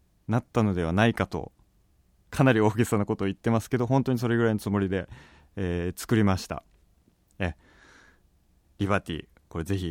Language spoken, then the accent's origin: Japanese; Kumamoto, Japan; まあ、11月の22日これ日曜日、これ地元熊本ですね